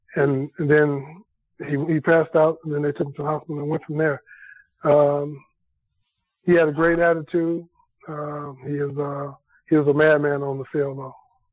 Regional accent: Chicago, Illinois, United States; I grew up in Chicago on the south side at that time, and I wasn't a very confident kid.

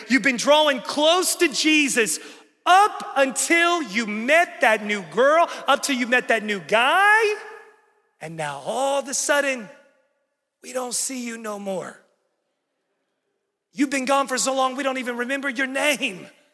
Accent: West Virginia, United States; moved away as an adult; now in Charlotte, United States; When I moved to Charlotte, North Carolina about 12 years ago, I was poor. I'm from West Virginia.

